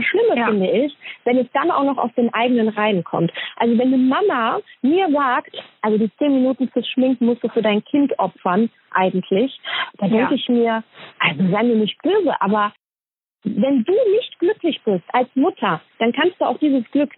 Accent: Poland; ich bin Polin

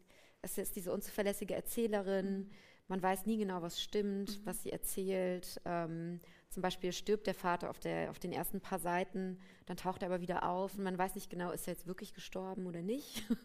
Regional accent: Rhineland-Palatinate, Germany; ich bin 85 geboren, aber wir sind beide in einem westdeutschen Dorf oder einer Kleinstadt aufgewachsen in Hessen oder Rheinland-Pfalz in meinem Fall.

